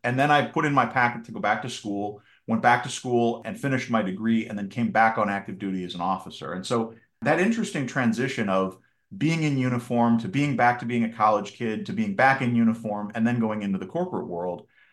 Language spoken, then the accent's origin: English; Minnesota, United States; So short version on me, I grew up in Minnesota. I went to college at Wisconsin